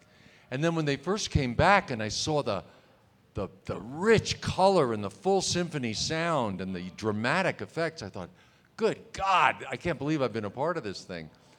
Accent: New York, United States; I was a theater actor. I was from New York.

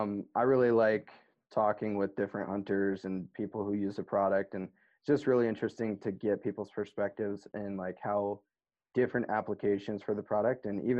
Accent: Montana, United States; I was born and raised in Montana

